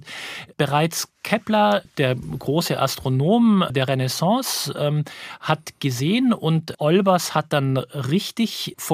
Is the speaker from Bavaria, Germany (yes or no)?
yes; Munich, Bavaria, Germany; um von München, wo ich groß geworden bin, aus Sterne zu schauen